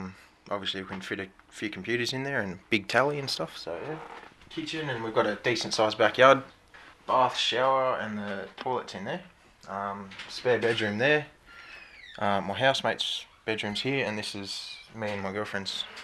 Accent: Albury, New South Wales, Australia; I'm from Aubrey, New South Wales.

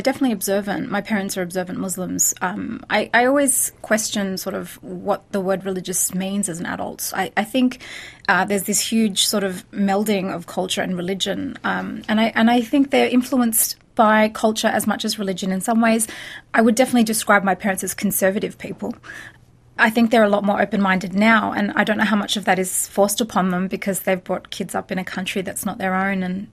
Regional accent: Sydney, New South Wales, Australia; I grew up in Sydney. I was born in Sydney. I grew up in the eastern suburbs, which is probably not a very predominantly Arab area.

